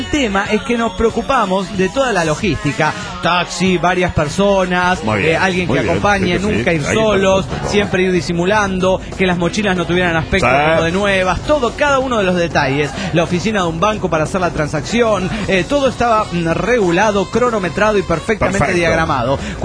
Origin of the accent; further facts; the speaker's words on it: San Luis, Argentina; de San Luis, Argentina.